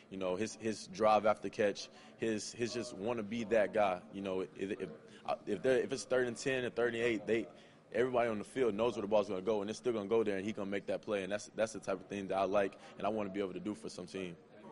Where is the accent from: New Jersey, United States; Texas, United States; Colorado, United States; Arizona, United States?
Texas, United States; Brenham; I'm from Bluebell, Texas for a lot of times because I tell them Brenham, Texas, they don't know where it is.